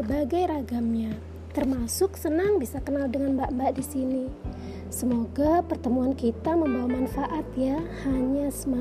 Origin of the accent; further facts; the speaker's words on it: Kabanjahe, North Sumatra, Indonesia; born there; also born or lived in Denpasar; now in Malang, Indonesia; Sejak kecil, saya hidup berpindah-pindah. Saya lahir di kota Kabanjahe, Sumatera Utara. Lalu berpindah ke Denpasar, Bali. Kemudian hijrah lagi ke kota Malang, yang akhirnya menetap dan memiliki anak di sini.